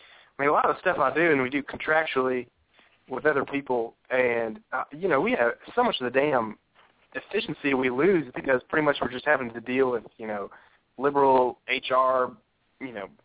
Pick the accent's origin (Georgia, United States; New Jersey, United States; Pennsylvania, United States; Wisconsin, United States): Georgia, United States; Atlanta; Yeah, I grew up in Atlanta. Yeah, I went to Martin Luther King High School